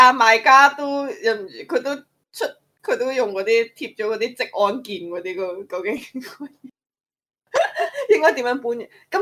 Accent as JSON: {"language": "Cantonese", "country": "Hong Kong", "said": "我觉得作为香港人来讲已经很好的了，"}